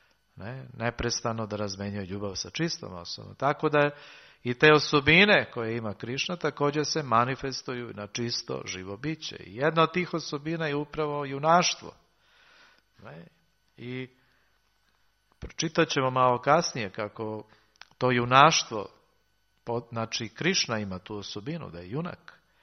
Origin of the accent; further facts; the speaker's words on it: Serbia; Tamo kod nas u Srbiji ima Kosovo.